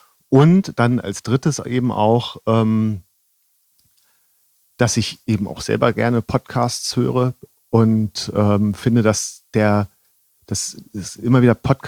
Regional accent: Northern Germany, Germany; now in Rosenheim, Germany; also ich bin ja aus Norddeutschland

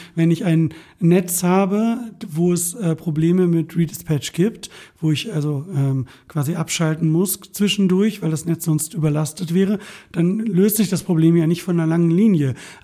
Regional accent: North Rhine-Westphalia, Germany; aus dem Ruhrgebiet, wo ich aufgewachsen bin

